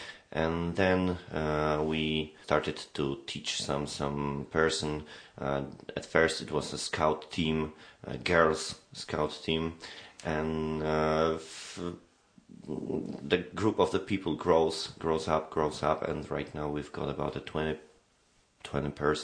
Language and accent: English; Częstochowa, Silesian Voivodeship, Poland; English is a second language; Yes, we are from Częstochowa, all of us, and nobody has got more than 30 minutes by bus to, mm-hmm. to take part in a rehearsal. Częstochowa is a rather big city, so we've got about 250,000 persons, I think.